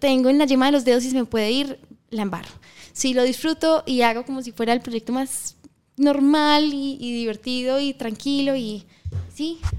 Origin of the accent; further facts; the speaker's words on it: Medellín, Antioquia, Colombia; yo soy de Medellín.